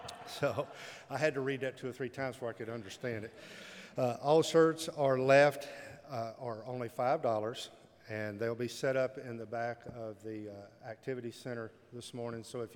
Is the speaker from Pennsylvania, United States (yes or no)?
no; Texas, United States; I'm from Texas. I know barbecue, so I'm interested to see what Hog on the Hill might offer.